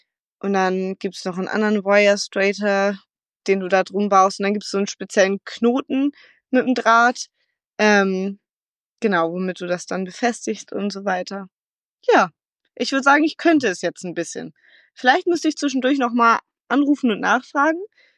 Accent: Germany; Ja ganz, ganz, ganz dicht dran ist an ja meinem Zuhause in Deutschland.

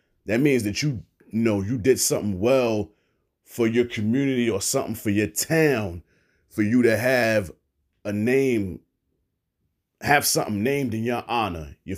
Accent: Brooklyn, New York, United States; I mean, I'm from East New York, Brooklyn. I grew up on Crystal Street

